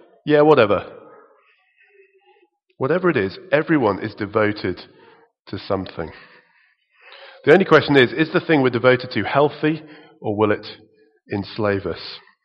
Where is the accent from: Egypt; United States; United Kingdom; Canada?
United Kingdom; England; After all, we're Anglicans, and we're English, we're moderate.